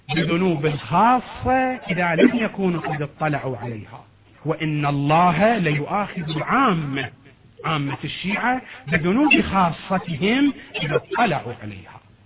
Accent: Iraq; أسماء المساجد عندنا في العراق أصلا نتعجب إذا يوجد مسجد باسم إمام من الأئمة

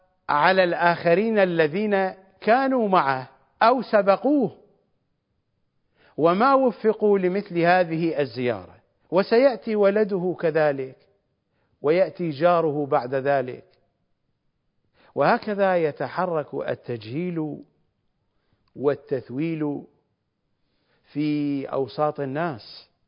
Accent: Iraq; نحن عندنا في العراق لا زال كبار السن ولا زال القرويون

